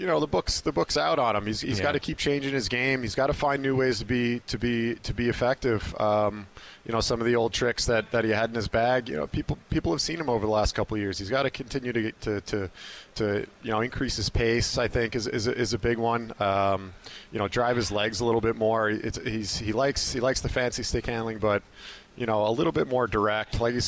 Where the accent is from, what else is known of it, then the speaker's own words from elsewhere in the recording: Long Island, New York, United States; also born or lived in Vancouver; growing up in Long Island, hockey really wasn't that big in that area at that time.